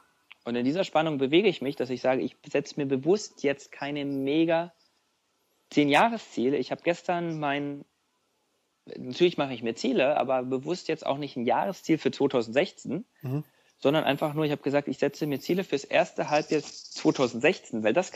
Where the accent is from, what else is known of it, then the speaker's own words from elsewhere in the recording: East Germany, Germany; meine erste Fernreise als Ostdeutscher nach Hawaii